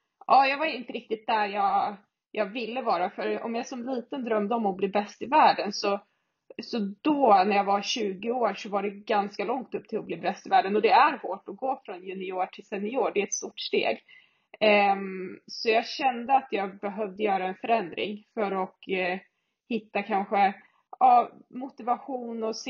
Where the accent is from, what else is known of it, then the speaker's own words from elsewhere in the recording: Stockholm, Stockholm County, Sweden; also born or lived in Jämtland; Och sen är jag född och delvis uppvuxen i Stockholm.